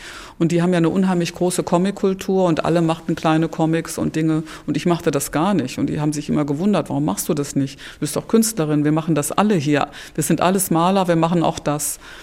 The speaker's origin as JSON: {"language": "German", "region": "North Rhine-Westphalia", "country": "Germany", "tie": "born or raised there", "said": "Also ich komme nicht aus dem Spray, aber ich komme so durchaus aus dem Straßenleben. Also auch als Kind schon. Wir wurden ja nicht zu Hause gehalten durch so Geräte oder Fernsehen oder sowas, sondern wir waren immer so ein Pulk von 30, 40 Kindern und sind dann da so im Ruhrgebiet"}